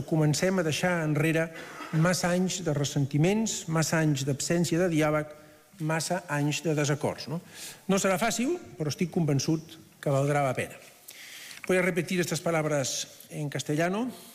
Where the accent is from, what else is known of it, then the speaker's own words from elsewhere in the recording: Catalonia, Spain; però també com a català, m'emociona estar presenciant una nova etapa